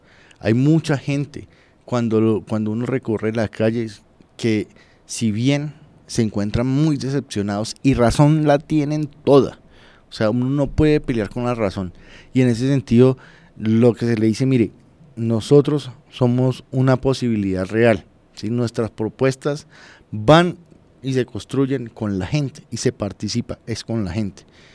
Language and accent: Spanish; Natagaima, Tolima, Colombia; now in Soacha, Colombia; Yo soy oriundo de Natagaima, Tolima, sí, y estoy radicado acá en Soacha hace 15 años precisamente.